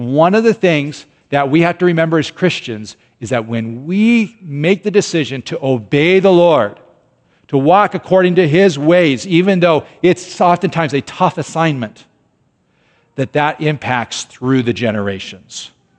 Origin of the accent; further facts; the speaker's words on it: United States; I love being an American, right? I love driving old trucks. I love seeing the flag. I love kayaking. I love all those things that makes us American, right? I love being an American, whatever.